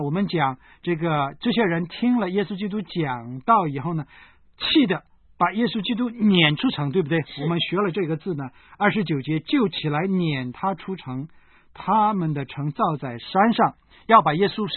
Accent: Hong Kong; 虽然我们香港人呢生活是很节俭，

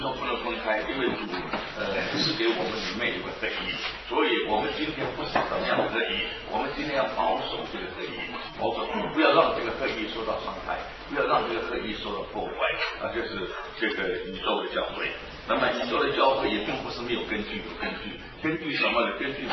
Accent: Singapore; 我是新加坡人。我是新加坡，就是南洋人。

